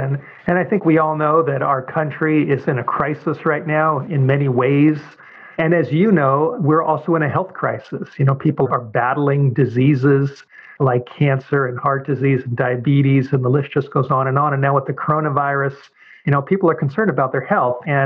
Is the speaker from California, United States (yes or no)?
yes; Hollywood Hills, California, United States; I grew up in the Hollywood Hills in Southern California. I'm 61 years old, and I grew up in a Jewish home that was very secular.